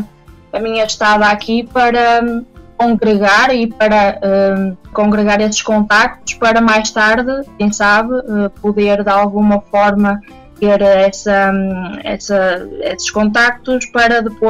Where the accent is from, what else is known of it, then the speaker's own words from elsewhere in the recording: Portugal; quando eu digo que sou portuguesa